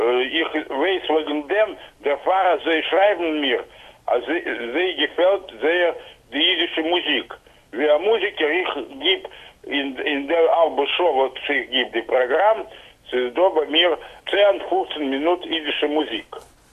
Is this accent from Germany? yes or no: no; Moldova; German is a second language; bei uns in Moldova